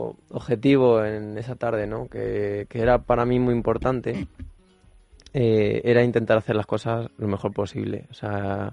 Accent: Spain; Me duele decirlo, que soy español y me cuesta mucho asimilarlo

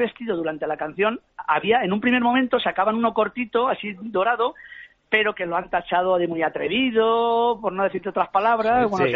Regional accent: Valencian Community, Spain; yo como soy valenciano, me bañaré en la plaza del ayuntamiento.

